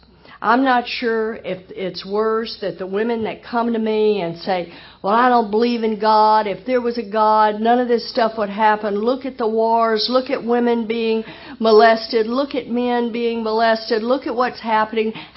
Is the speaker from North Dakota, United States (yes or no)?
no; Texas, United States; And I was born and raised in Texas, and I was raised Southern Baptist, and I was raised right where they took the Bible Belt and gave it an extra pull.